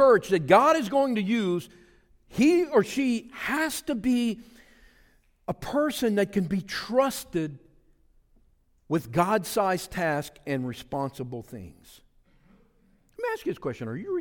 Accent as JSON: {"language": "English", "region": "Louisiana", "country": "United States", "said": "I'm a Cajun boy from South Louisiana. I did not graduate from Bible college or seminary."}